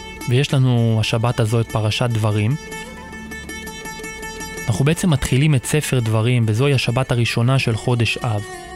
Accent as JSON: {"language": "Hebrew", "town": "Kiryat Ata", "region": "Haifa District", "country": "Israel", "tie": "born or raised there", "said": "העיר בה גדלתי, ובה כל אחד מרגיש חבר, כי זו העיר שלי, ואני שם גדלתי וצמחתי, ואפשר להוציא אותי מקריית אתא, אבל את הקריה ממני אי אפשר להוציא."}